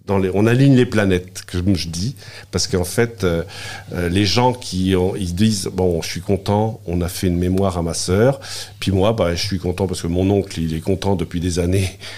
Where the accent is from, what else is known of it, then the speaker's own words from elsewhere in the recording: Vieil-Baugé, Pays de la Loire, France; born there; also born or lived in Paris region; je suis né à Vieille-Baugé, donc c'est dans le Maine-et-Loire, c'est un petit village. J'ai vécu 30 ans en région parisienne, et je suis revenu parce que j'ai été muté ici au Lude, et en fait, je suis revenu par ici parce qu'en fait, j'adore mes racines.